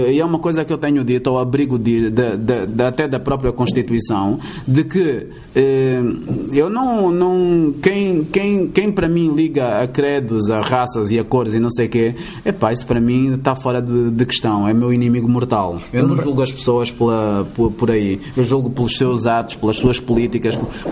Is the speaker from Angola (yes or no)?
yes; Angola; para que nós pensemos na nossa existência como angolanos